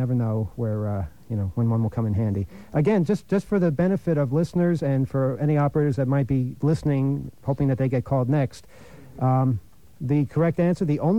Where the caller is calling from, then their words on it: New York City, New York, United States; I'm calling from New York City.